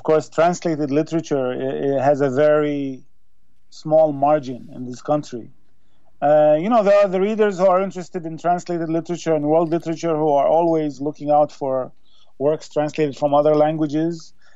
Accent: Iraq; And Iraq is, of course, a country where I lived for 23 years, and you know, it's my home country.

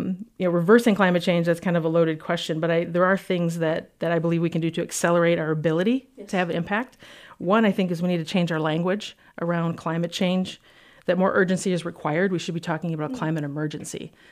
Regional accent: Grand Rapids, Michigan, United States; I am born and raised in Grand Rapids, yes.

